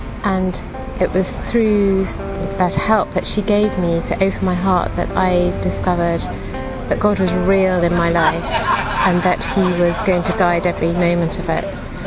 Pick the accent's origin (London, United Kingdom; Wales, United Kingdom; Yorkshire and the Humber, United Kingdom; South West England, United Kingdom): Yorkshire and the Humber, United Kingdom; I'm from England, from Yorkshire.